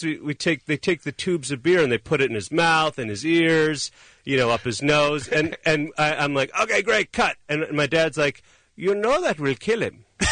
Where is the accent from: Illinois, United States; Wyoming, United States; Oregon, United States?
Illinois, United States; Chicago; I started a comedy group because I was already from Chicago and I'd done some sketch and some of that thing.